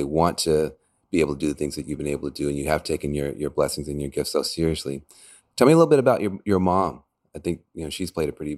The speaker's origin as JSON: {"language": "English", "region": "Tennessee", "country": "United States", "said": "You know, I was raised in the church, and you're from Florida. I'm from Tennessee."}